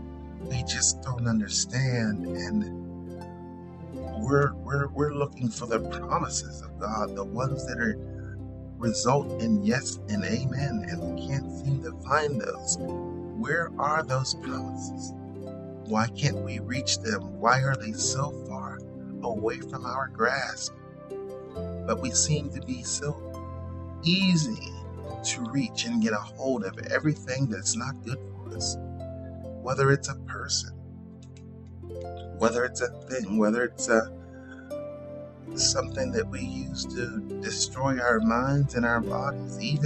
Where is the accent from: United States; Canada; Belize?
Belize; I found myself in my home country of Belize